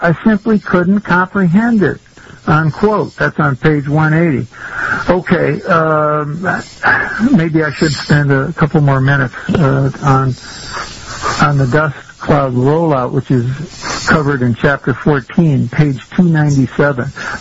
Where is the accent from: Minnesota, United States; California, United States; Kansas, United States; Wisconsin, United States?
Wisconsin, United States; Milwaukee; Hey, I grew up in Milwaukee